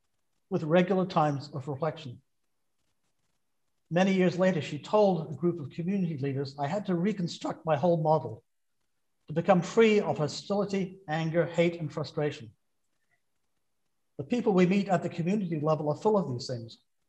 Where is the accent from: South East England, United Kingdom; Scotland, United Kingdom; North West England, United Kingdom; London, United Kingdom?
Scotland, United Kingdom; because I come from Scotland originally, my dad was a shipyard worker and a trade unionist. I arrived in Richmond